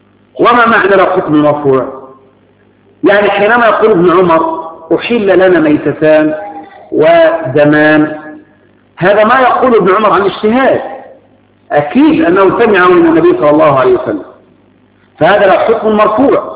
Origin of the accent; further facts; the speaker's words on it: Egypt; الجراد هو مثل الذي نسميه عندنا في مصر، نسميه عندنا هنا الذي نسميه النفطاط.